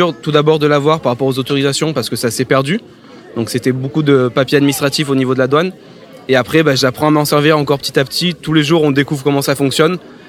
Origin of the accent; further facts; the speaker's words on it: Saint-Pierre-de-Mézoargues, Provence-Alpes-Côte d'Azur, France; Donc je suis de Saint-Pierre-de-Mézoargues. C'est un petit village situé entre Valabrègue et Boulbon.